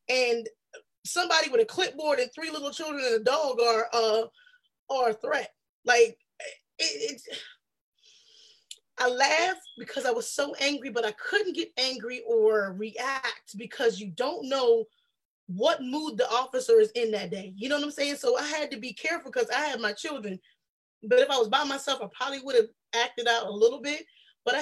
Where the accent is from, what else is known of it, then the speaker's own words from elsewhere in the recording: South Carolina, United States; And I realized that I'm used to it because I'm from South Carolina, so that happens.